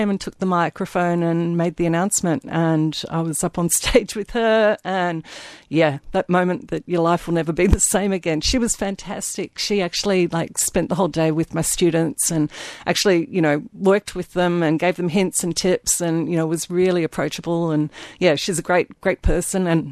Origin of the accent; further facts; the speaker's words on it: Broome, Western Australia, Australia; from Broome. But, you know, hopefully people get behind me